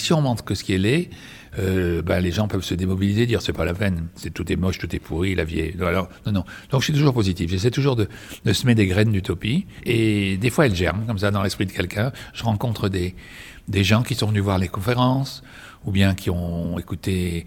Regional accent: Madagascar; born there; also born or lived in Saint-Pierre-et-Miquelon; Ah ben toujours, je suis né dans une île. Je suis né à Madagascar, d'un père né dans une île en Corse. J'ai vécu à Saint-Pierre-et-Miquelon.

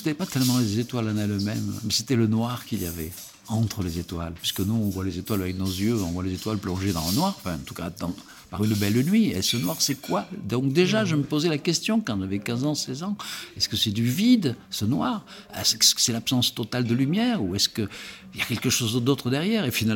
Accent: Provence-Alpes-Côte d'Azur, France; Alors, comme je suis né et vécu toute mon enfance en Provence, sous un beau ciel, effectivement, très clair et très pur

